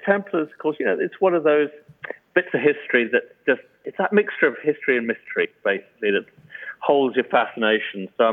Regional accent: England, United Kingdom; growing up in England

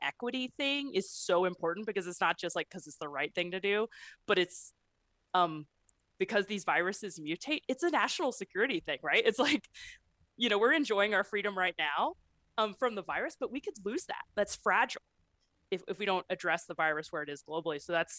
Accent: Tennessee, United States; Rick, I'm from Tennessee, okay?

